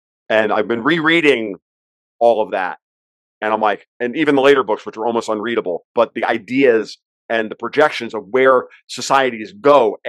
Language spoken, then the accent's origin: English; Gainesville, Florida, United States; the killing spree in Gainesville, Florida, my hometown. I was living in Gainesville at the time. I lived north of Gainesville now.